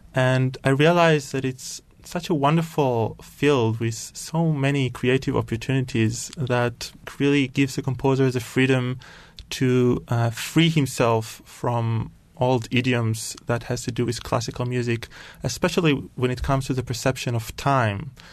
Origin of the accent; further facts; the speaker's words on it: Tel Aviv, Tel Aviv District, Israel; Well, I come from Israel, so I grew up in Tel Aviv in Israel and went to high school and actually did an army service, as everyone in Israel has to do.